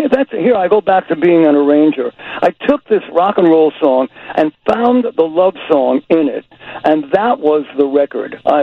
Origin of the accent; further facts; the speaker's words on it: Brooklyn, New York, United States; accent: Brooklyn; You think my Brooklyn accent made that happen?